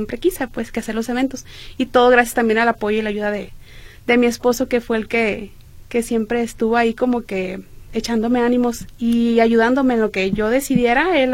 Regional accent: Sonora, Mexico; moved away as an adult; now in Guadalajara, Mexico; Yo no soy de aquí, yo soy de Sonora.

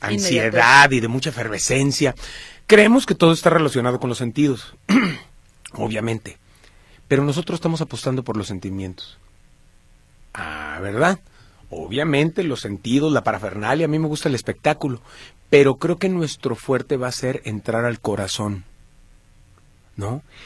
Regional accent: Mexico; Somos mexicanos, ¿no?

